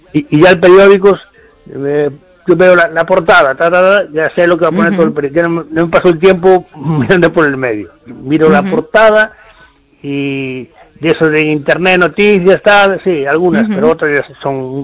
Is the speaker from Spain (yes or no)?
yes; Ferrol, Galicia, Spain; de Ferrol.